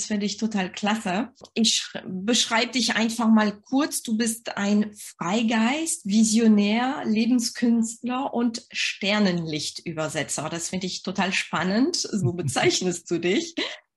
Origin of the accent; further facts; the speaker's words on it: France; German is a second language; now in Oldenburg, Germany; Ich komme aus Frankreich. Ich lebe im schönen Oldenburg in der Nähe von Bremen.